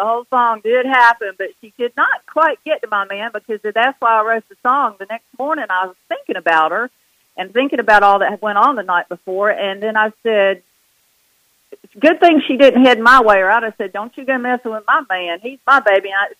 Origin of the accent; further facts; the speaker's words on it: Fayetteville, United States; So I did my research and found that it was done in Fayetteville, which is my hometown.